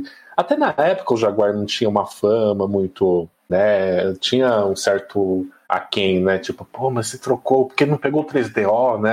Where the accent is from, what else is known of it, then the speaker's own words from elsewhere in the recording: São Paulo, Brazil; que eu sou do ABC Paulista aqui em São Paulo, na Grande São Paulo